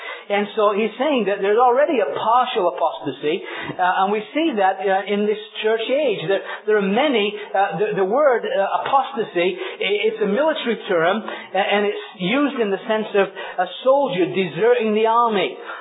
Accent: England, United Kingdom; For instance, think of the country I was raised in England, and the Episcopalian Church, for instance, the Anglican Church.

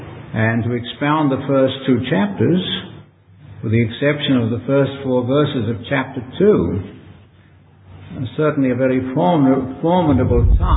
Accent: Cessnock, New South Wales, Australia; I was brought up in Cessnock, and there were Scottish people there

